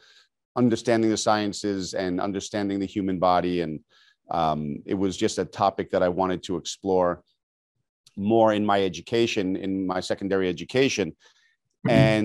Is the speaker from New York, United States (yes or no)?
yes; Queens, New York, United States; I grew up in New York City and Queens, New York in particular.